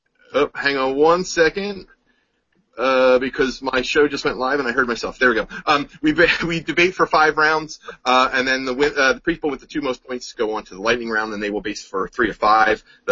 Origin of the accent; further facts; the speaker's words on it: Philadelphia, Pennsylvania, United States; She's a geek culture expert from my hometown of Philadelphia, Pennsylvania.